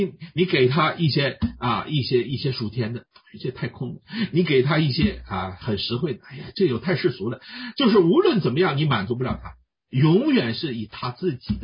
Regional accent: China; 这叫做我们中国人一句话叫以身相许啊

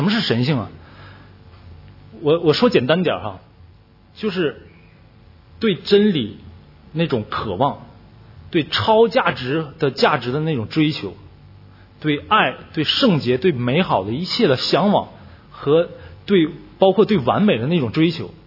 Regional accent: China; 因为作为中国人，作为大陆人，我们已经受到的教育就是这样，无神论的教育，唯物主义的教育

